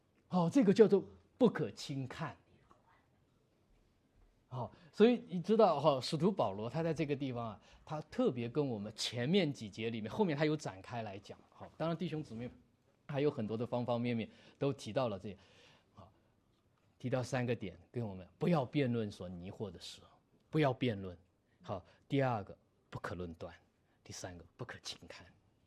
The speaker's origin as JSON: {"language": "Chinese", "country": "China", "tie": "born or raised there", "said": "你知道中国我们在这种环境下里面长大的"}